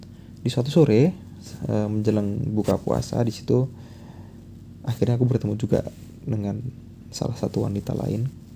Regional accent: Yogyakarta, Special Region of Yogyakarta, Indonesia; terutama aku aslinya dari Jogja

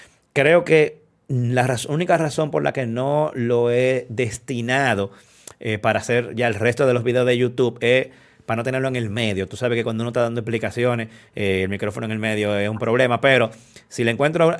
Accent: Dominican Republic; como todo dominicano, no leí el manual cuando lo usé

